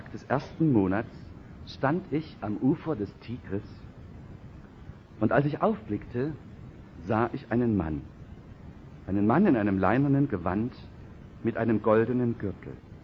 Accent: Saxony, Germany; So wie im Vogtland zum Beispiel, wo ich herkomme.

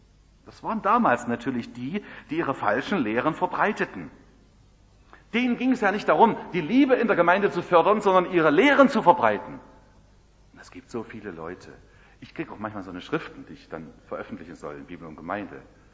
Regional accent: East Germany, Germany; Bei uns im Osten war Hammer und Sichel da drauf.

